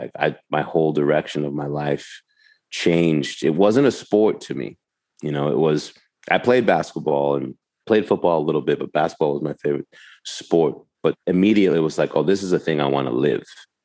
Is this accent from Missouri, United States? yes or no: no; New York, United States; Because my buildings that I had in New York, where I grew up in New York, we had a pool in the summers.